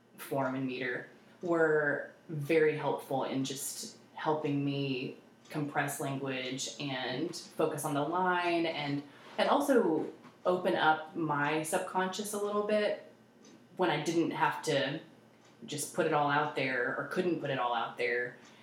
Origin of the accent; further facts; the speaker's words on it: Texas, United States; moved away as an adult; now in Baltimore, United States; I think growing up in Texas, I thought I'm a Texan, and I lived there for, I don't know, 25 years, and then moved to Baltimore.